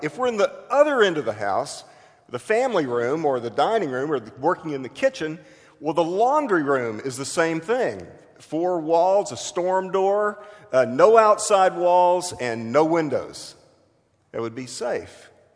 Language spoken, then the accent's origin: English; Houston, Texas, United States; I grew up in Houston, which is at least as hot and humid as Jacksonville, Orange Park are.